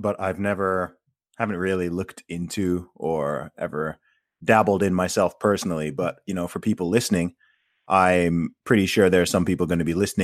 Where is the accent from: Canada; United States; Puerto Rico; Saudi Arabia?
Saudi Arabia; growing up in Saudi